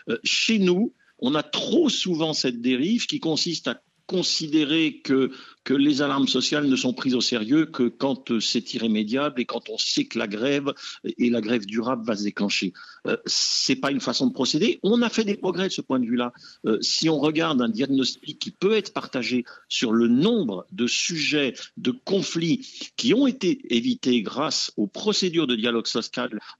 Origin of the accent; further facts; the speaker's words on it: Grand Est, France; moi je suis alsacien